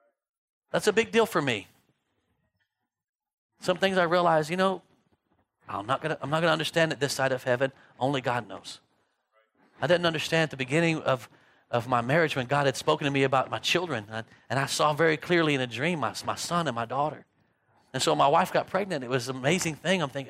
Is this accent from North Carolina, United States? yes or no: no; Texas, United States; now in Longview, United States; I'm from the Dallas-Fort Worth area. There's no such thing as space.